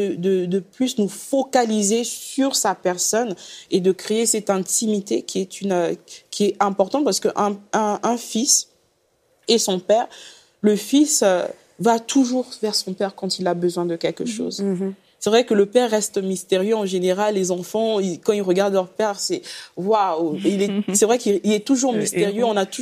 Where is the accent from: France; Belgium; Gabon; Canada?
Gabon; moi, je suis du Gabon